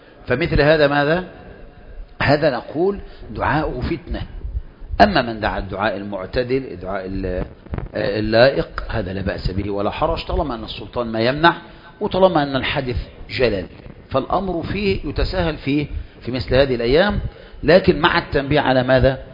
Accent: Egypt; زي ما احنا دلوقتي ما يلزم الاذن عندنا في مصر

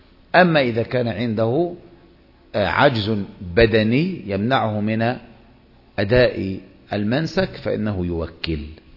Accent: Egypt; وعندنا في مصر طبعا تلبس الثياب الأبيض

